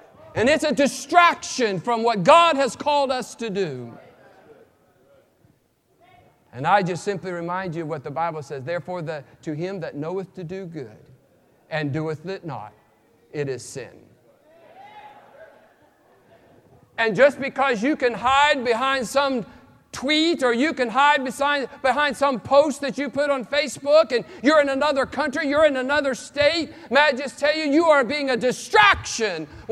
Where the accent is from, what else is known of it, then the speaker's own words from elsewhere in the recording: West Virginia, United States; was the environment that I grew up in West Virginia. My mom and dad had never set foot in a church.